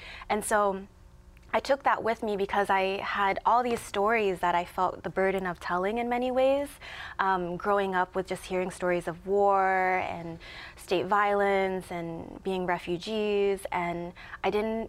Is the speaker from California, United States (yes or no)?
no; Chicago, Illinois, United States; growing up in Chicago, they had a lot of programs for what they call inner city youth. And so I was one of those youth that participated in poetry classes, creative writing classes.